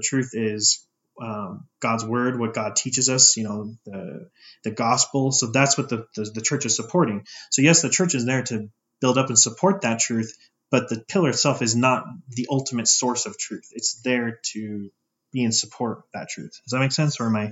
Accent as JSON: {"language": "English", "region": "Utah", "country": "United States", "tie": "born or raised there", "said": "And maybe it's just because we grew up in Utah."}